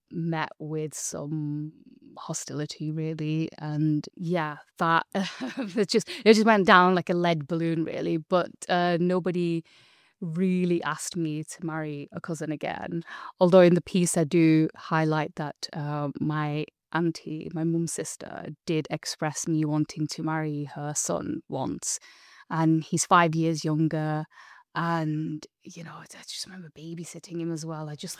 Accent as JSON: {"language": "English", "region": "Azad Kashmir", "country": "Pakistan", "said": "And so we're from Pakistan administered Kashmir."}